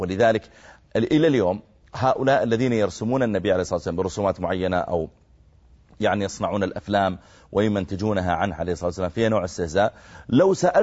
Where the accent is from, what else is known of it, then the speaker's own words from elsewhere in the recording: Saudi Arabia; يعني ما يدري أنا من السعودية لكني خليجي.